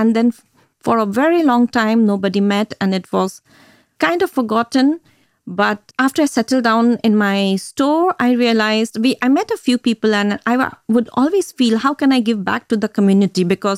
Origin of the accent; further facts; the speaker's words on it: Luxembourg; also born or lived in India; My home country is Luxembourg and India.